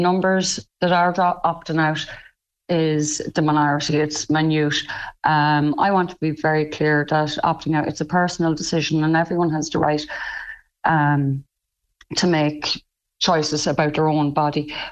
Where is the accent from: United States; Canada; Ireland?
Ireland; Trim, County Meath; now in Kerry, Ireland; I'm from Trim. … live in Trim